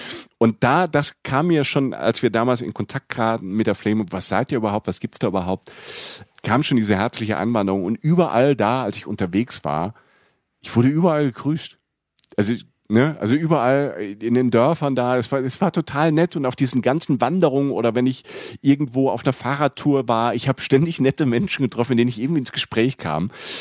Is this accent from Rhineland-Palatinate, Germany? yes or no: yes; Rhineland-Palatinate, Germany; ich bin in Rapsfeldern auch groß geworden, in der Pfalz